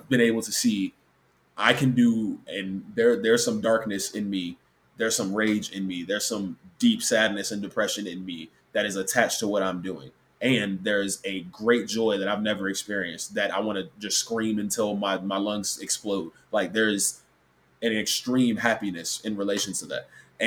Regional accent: United States; I'm American. I'm obviously grown up here

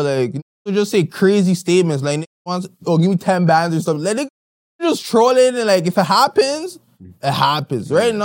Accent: Nigeria; now in Toronto, Canada; I'm Nigerian still.

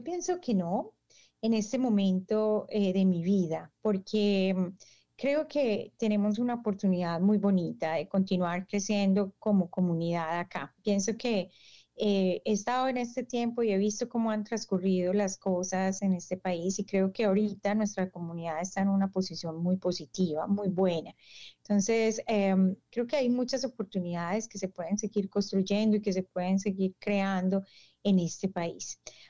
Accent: Medellín, Antioquia, Colombia; moved away as an adult; now in United States; colombiana. Llevo 23 años viviendo en el estado de Georgia. Soy original de la ciudad de Medellín. Allí crecí y estuve los primeros 20 años de mi vida y ahora ya estoy acá

